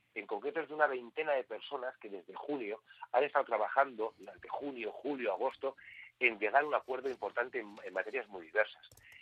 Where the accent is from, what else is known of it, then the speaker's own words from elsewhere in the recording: Spain; lo peor que nos ha ocurrido como españoles en esta democracia.